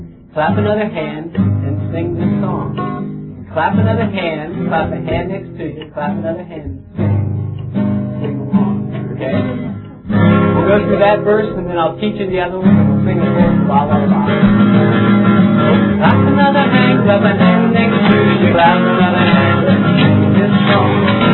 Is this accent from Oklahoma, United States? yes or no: yes; Oklahoma, United States; I come from Oklahoma.